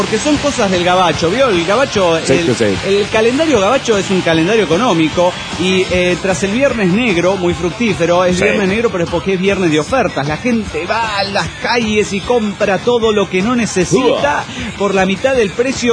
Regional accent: Minatitlán, Veracruz, Mexico; born there; tuvo que ir mi madre al registro civil de donde yo nací, Minatitlán, en Veracruz, que está como a 2 horas de donde vivo

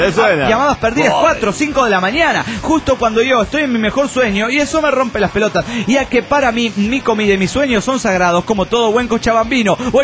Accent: San Ignacio, Misiones, Paraguay; now in Rome, Italy; de San Ignacio, Paraguay.

